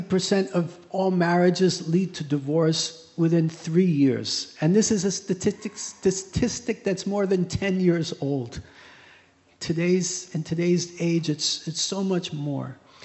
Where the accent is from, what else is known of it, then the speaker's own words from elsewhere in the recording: United States; I grew up in the United States